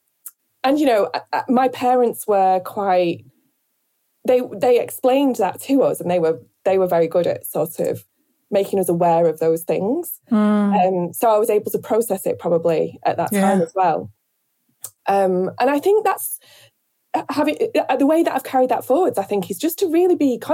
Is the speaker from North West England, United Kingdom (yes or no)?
yes; Rochdale, North West England, United Kingdom; And I think growing up in Rochdale, that's a place where there is quite a lot of poverty. It's a post-industrial town